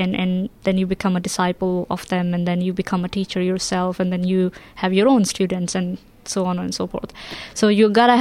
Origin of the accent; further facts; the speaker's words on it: Australia; also born or lived in Pakistan; I came to Australia in 2005 and I grew up in a country town.